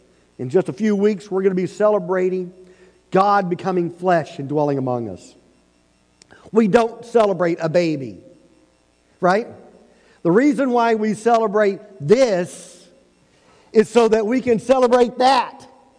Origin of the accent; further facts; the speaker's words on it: Oklahoma City, Oklahoma, United States; born there; Or because I was born in the Baptist hospital in Oklahoma City, Oklahoma.